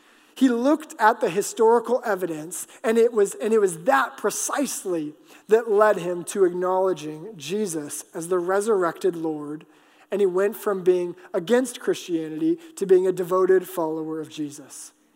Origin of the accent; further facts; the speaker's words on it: Alaska, United States; But I can't prove to you that I grew up in Alaska.